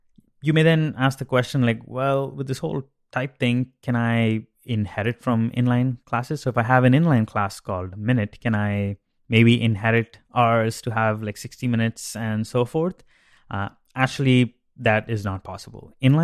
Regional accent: India; Rupees is the currency for my home country, India.

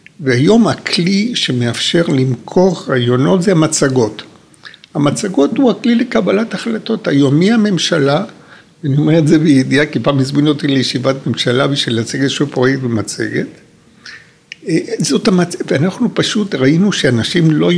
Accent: Peru; Hebrew is a second language; moved away as an adult; now in Israel; אני יליד, לא הארץ, יליד כדור הארץ. אני יליד פירו, יליד פירו.

